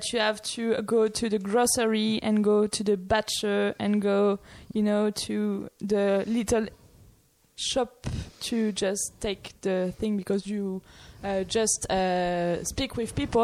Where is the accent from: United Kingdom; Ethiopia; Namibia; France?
France; Auvergne-Rhône-Alpes; English is a second language; because I come from Savoie.